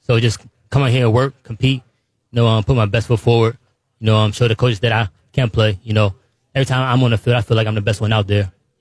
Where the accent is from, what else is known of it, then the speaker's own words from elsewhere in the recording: Baltimore, Maryland, United States; especially with Under Armour being right in my backyard. I'm from Baltimore.